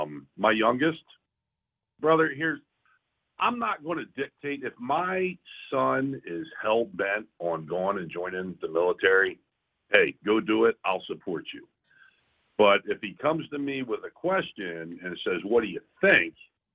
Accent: Red Hill, United States; I grew up in Red Hill. Moved to Red Hill when I was about 10 years old. My family moved there, and that's where I grew up, buddy.

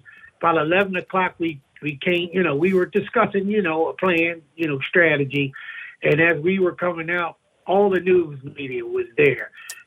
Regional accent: Philadelphia, Pennsylvania, United States; I grew up in Philly. I caught the bus to work, to church.

